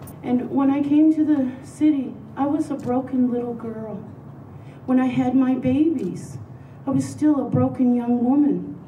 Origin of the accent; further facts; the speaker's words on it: Indian Brook, Nova Scotia, Canada; moved away as an adult; I come from Indian Brook, Shubenacadie Reserve, and I didn't know anything about the city.